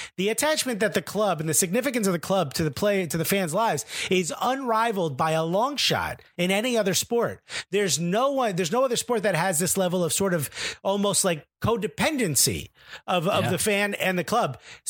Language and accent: English; Newark, New Jersey, United States; You know, the neighborhood I grew up in the North Ward could have been burned to the ground and nobody would have given a shit.